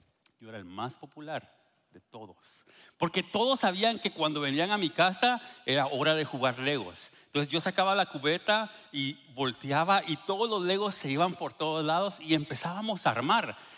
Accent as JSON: {"language": "Spanish", "country": "Guatemala", "tie": "born or raised there", "said": "cuando yo era pequeño, nosotros vivíamos en Guatemala, yo soy de Guatemala, ¿sí? La gloriosa tierra de Guatemala, ¿sí?"}